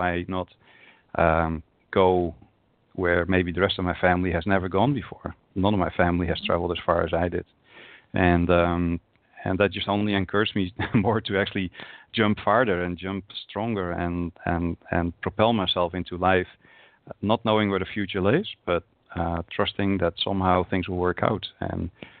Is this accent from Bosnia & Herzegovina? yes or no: no; Netherlands; At that time, I was growing up in the Netherlands. I thought I could become the president of the United States if I wanted to.